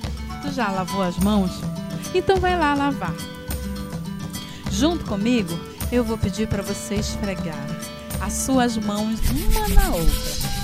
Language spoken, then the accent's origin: Portuguese; Macapá, Amapá, Brazil; sou aqui de Macapá, na Amazônia.